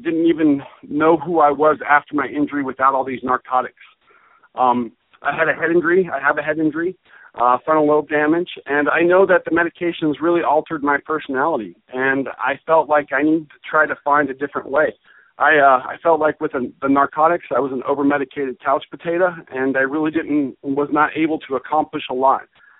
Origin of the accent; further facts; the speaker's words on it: Phoenix, Arizona, United States; So I retired in 2011 medically and came back to my hometown of Phoenix, Arizona.